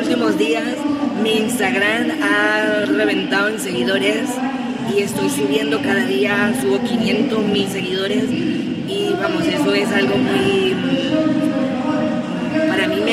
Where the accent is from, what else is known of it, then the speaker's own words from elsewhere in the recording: Venezuela; venezolana mejor conocida como la reportera erótica del porno español